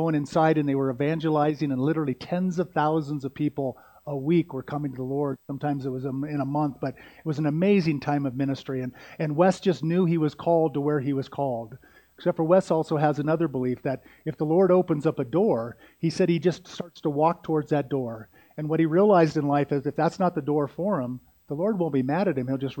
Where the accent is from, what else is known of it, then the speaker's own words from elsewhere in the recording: San Diego, California, United States; I was raised in San Diego and everybody in San Diego is perfect except for my family.